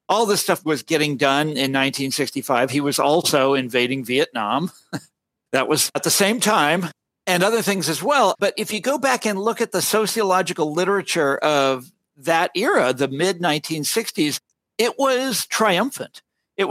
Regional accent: United States; in Osawatomie, Kansas, which was important to me because that's right near Kansas City, right near my hometown.

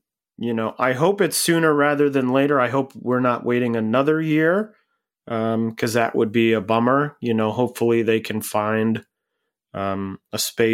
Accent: Cleveland, Ohio, United States; I grew up in Cleveland, where often the teams were very bad or would lose in sort of crushing ways

